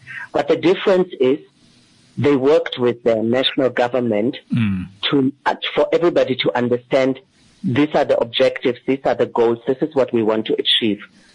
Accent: East Germany, Germany; I grew up in communism. I grew up in East Germany.

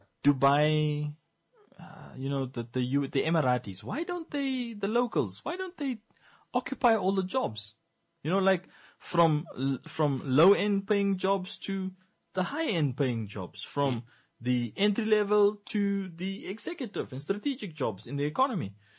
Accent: Namibia; people will even ask you, like you and I have realized on gaming internationally, is like, where are you from? Namibia. Libya. Namibia. Namibia. No, Namibia. Oh, Namibia. Africa. Yes.

